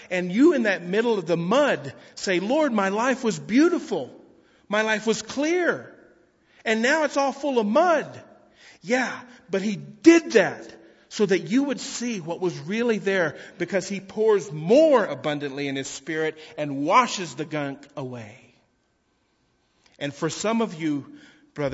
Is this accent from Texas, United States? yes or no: yes; Texas, United States; excuse me, I'm from Texas.